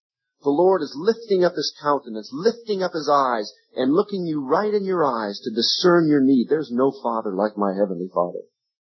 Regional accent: Colorado, United States; I look around in homes back home in my home state, the state of Colorado

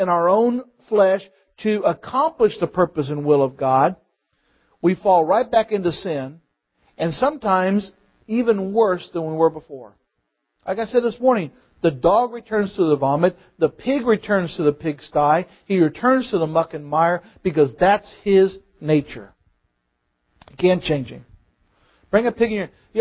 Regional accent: Boonville, Missouri, United States; I'm working with a young couple in Missouri. back in Boonville, my hometown

